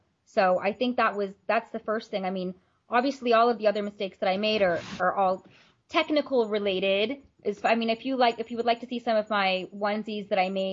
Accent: Orlando, Florida, United States; So I ended up moving back to my hometown, which is, in Orlando, Florida.

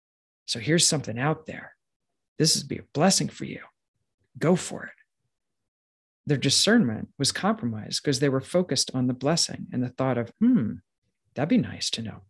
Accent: East Coast, United States; and I'm from the East Coast, that's why I'm calling sneakers.

